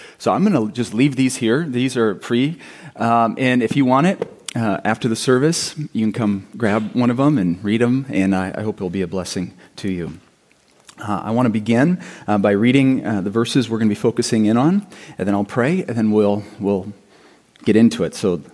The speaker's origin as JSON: {"language": "English", "town": "Ames", "region": "Iowa", "country": "United States", "tie": "born there", "said": "I was born in Ames."}